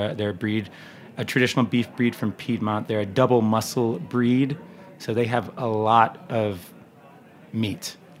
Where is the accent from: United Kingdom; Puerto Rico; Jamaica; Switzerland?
Switzerland; English is a second language; we're from Switzerland, so it's not High German, it's Swiss German, which sounds completely different.